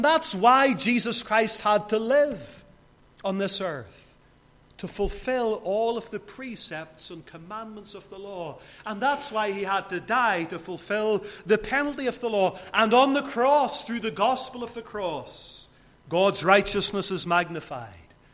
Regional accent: Lisburn, Northern Ireland, United Kingdom; whenever I was growing up in Lisburn

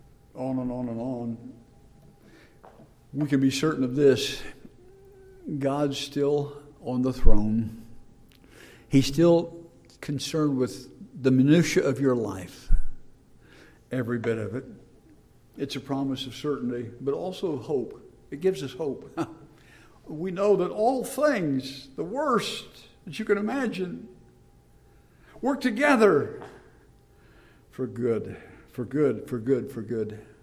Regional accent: Ottumwa, Iowa, United States; When I was a child, we moved from where I was born in Dowds, Iowa. That's just a spot in southeastern Iowa on the map, to Ottumwa, which is a little bit bigger spot, not much bigger.

